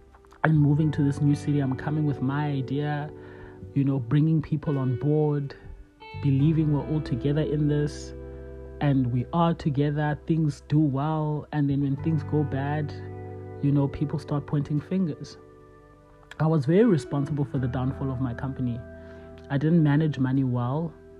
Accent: Cape Town, Western Cape, South Africa; Born and bred in Cape Town. Grew up between Cape Town and the Eastern Cape.

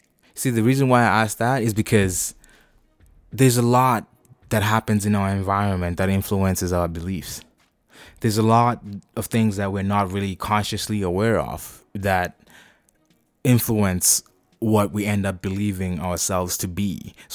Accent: Zimbabwe; Like, I grew up in Zimbabwe, you know

